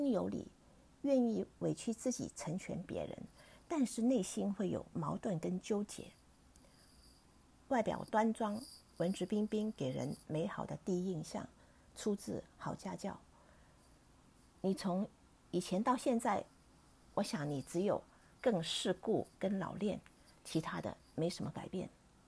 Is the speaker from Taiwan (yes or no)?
no; Hong Kong; 我小时候在香港，不知人间疾苦，拥有无忧无虑的童年。虽然是独生女，可是我并不觉得孤单。